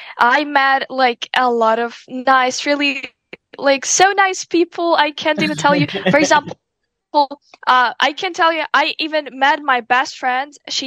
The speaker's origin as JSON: {"language": "English", "country": "Ukraine", "said": "no, I'm from Ukraine."}